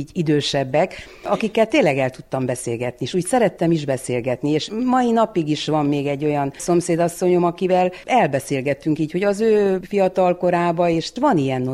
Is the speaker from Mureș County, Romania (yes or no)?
yes; Nyárádmagyarós, Mureș County, Romania; Sose vágytam elmenni innen. Itt születtem én Nyárádmagyaroson, itt jártam 8. osztályig, utána középiskolába, Nyárádszeredába.